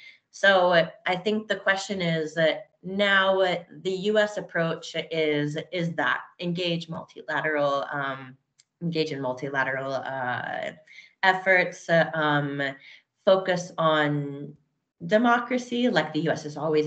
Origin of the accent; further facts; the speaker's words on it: United States; And I've had several people ask me, as an American, how do I think these elections are going to go?